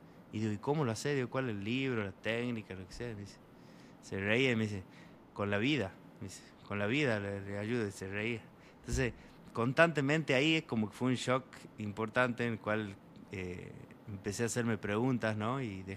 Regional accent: Argentina; digo, mirá, yo vengo de Argentina y vengo a meditar.

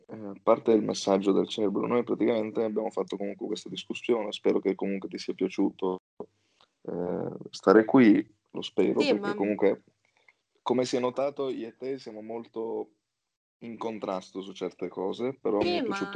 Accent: Emilia-Romagna, Italy; perché noi siamo dell'Emilia Romagna, noi da domani saremo zona arancione

